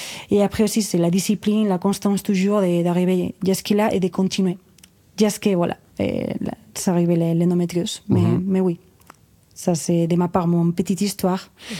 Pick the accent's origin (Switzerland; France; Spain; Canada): Spain; French is a second language; J'avais ici en Espagne, parce que moi je suis espagnole